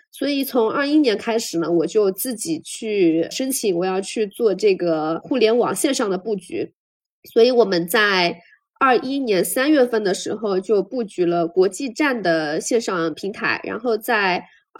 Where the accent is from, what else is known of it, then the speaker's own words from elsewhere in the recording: Longgang, Zhejiang, China; 包括我后来去了英国，所以我在家的时间并没有特别长，对于我们温州龙岗这个地方也没有特别的熟悉。但是我后来毕业之后就选择了回到了我的家乡